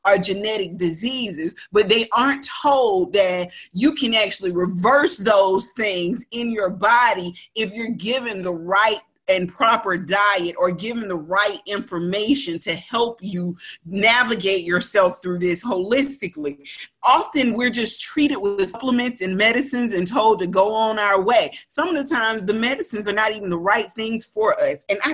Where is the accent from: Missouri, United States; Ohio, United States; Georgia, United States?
Georgia, United States; Atlanta; I'm from Atlanta, born and raised in the city. I when I say in the city, I literally mean in the city of Atlanta.